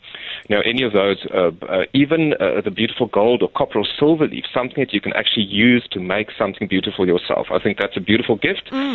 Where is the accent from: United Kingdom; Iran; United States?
United Kingdom; England; I know it as Biffles Bay because I'm English